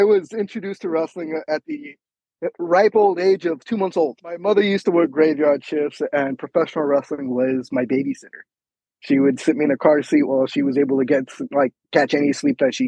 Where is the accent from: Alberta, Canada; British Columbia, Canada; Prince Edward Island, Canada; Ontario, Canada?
Alberta, Canada; Cold Lake; I'm from Cold Lake, Alberta, Canada.